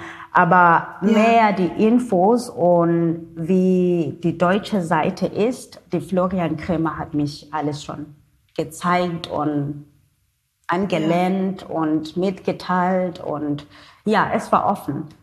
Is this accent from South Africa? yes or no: yes; South Africa; first language Xhosa; German is a second language; Meine Muttersprache ist Xhosa, mit dem Klick, mit dem X, das ist Xhosa. Und ich kann auch dann Zulu sprechen, weil das ist ganz ähnlich mit Xhosa. Ich kann gut Afrikaans verstehen, weil ich dann auch in der Schule Afrikaans gesprochen hat.